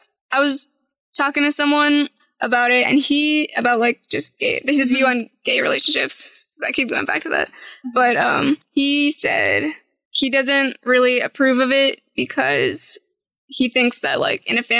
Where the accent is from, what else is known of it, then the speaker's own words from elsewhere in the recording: Bakersfield, California, United States; The church I went to, I'm from Bakersfield.